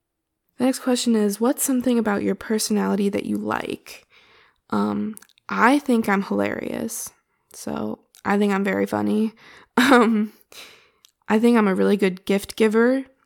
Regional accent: United States; And I'm from America.

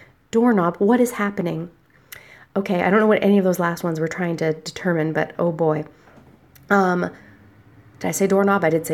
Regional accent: Canada; I already said that. I'm Canadian, which plenty of you can probably already tell.

